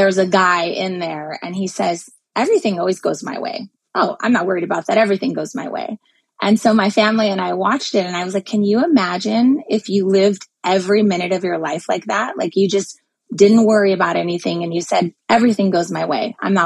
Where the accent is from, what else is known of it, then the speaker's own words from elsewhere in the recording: United States; because I'm American. I don't live there.